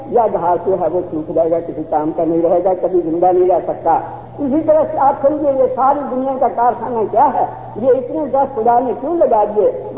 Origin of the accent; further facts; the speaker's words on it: Punjab, India; हालांकि पंजाब का रहने वाला हूँ